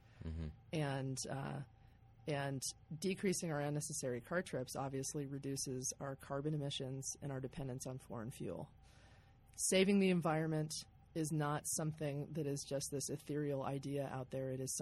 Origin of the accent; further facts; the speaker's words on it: Claremont, California, United States; And so my mother was the mayor of my hometown in Southern California as well, Claremont, California. And so I was raised with this kind of drive toward public service